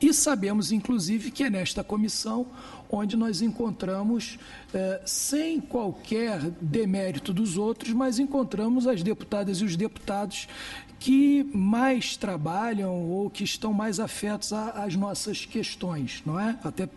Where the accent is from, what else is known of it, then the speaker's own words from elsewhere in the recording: Brazil; eu venho do Brasil, já devem ter percebido pelo sotaque